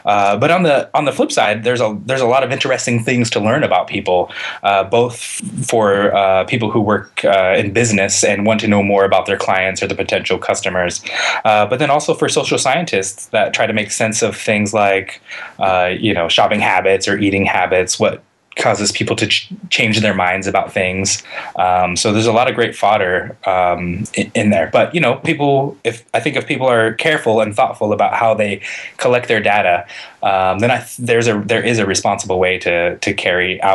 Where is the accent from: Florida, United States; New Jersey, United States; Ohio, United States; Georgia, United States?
New Jersey, United States; born there; Sure. Oh, I was born in New Jersey, which is a little more of an admission than anything else.